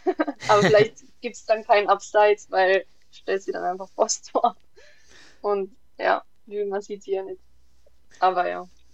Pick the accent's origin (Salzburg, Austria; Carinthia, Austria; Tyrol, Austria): Tyrol, Austria; Ich komme ja aus Tirol